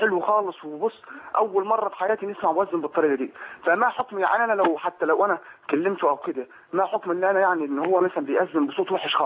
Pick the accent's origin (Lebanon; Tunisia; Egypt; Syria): Egypt; now in Libya; أنا مصري وقاعد في ليبيا